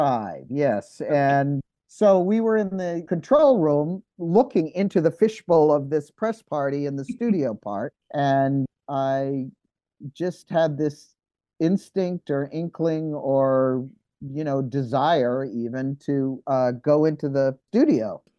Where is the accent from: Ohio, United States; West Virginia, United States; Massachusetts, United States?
Massachusetts, United States; moved away as an adult; also born or lived in New York City / Los Angeles; But yes, I went to Los Angeles after I grew up in Massachusetts.